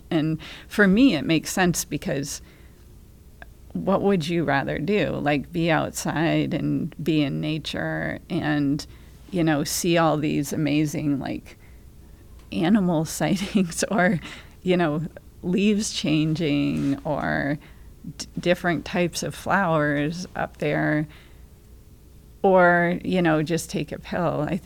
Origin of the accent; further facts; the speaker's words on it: Blue Hill, Maine, United States; I'm from Blue Hill, and I'm happy to be here.